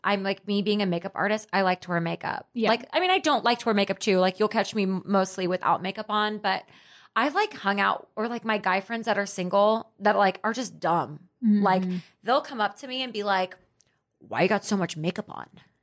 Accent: Dallas, Texas, United States; I used to love the guys that wore flashy stuff because like I grew up in Dallas and it was like the guys who acted like they had money.

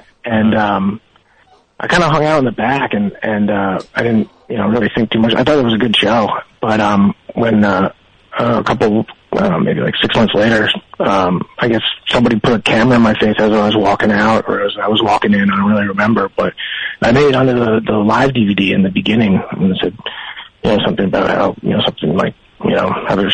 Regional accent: New Jersey, United States; I remember I grew up in Jersey too, and I had the aquarium

